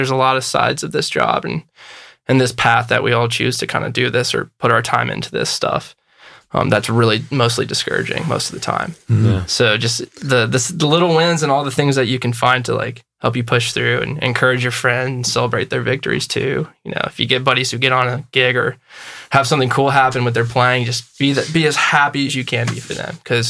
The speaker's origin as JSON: {"language": "English", "region": "Ohio", "country": "United States", "said": "I'm from Ohio, so yeah. The spice levels are a little different there."}